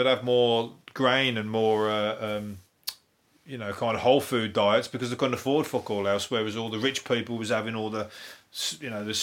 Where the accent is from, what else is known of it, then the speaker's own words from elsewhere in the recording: Birmingham, West Midlands, United Kingdom; I'm from the Wild West Midlands, which is Birmingham. Birmingham, massive. Birmingham is massive. Second biggest city in the country.